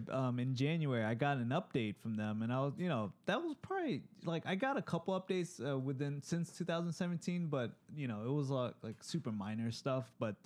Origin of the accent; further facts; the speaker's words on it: Thailand; So, you know, I'm from Thailand.